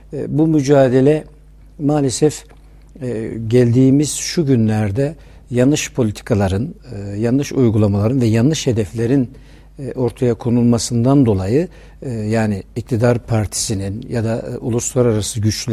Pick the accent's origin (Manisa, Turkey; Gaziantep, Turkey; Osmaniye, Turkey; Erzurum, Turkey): Osmaniye, Turkey; Osmaniye'de doğdum. İlk ve orta öğrenimimi orada tamamladıktan sonra Ankara Üniversitesi Siyasal Bilgiler Fakültesi kazandım.